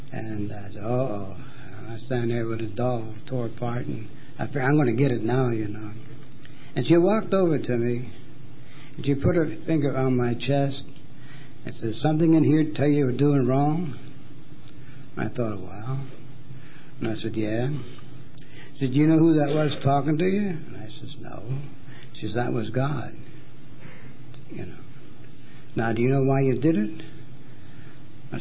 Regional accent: Scotland, United Kingdom; born there; I was born in Scotland

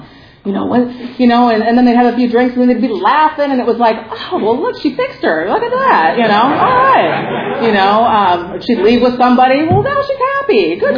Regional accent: Compton, California, United States; also born or lived in Norwalk / Stanton; I'm half Mexican. I grew up in Compton, Norwalk, and Stanton.

